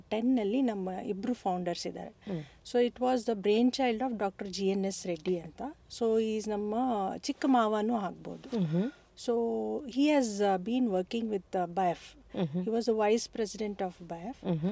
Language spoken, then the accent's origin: Kannada; Bengaluru, Karnataka, India; So ನಾನು ಹುಟ್ಟಿದ್ದು ಬೆಳೆದಿದ್ದು ಎಲ್ಲ ಬ್ಯಾಂಗ್ಳೂರಲ್ಲಿ.